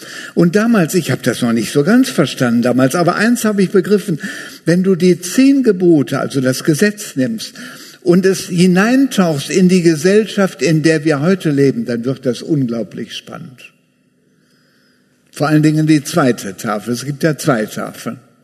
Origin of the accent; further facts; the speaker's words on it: Wuppertal, North Rhine-Westphalia, Germany; Ich bin ja groß geworden hier in Wuppertal, habe ich erzählt.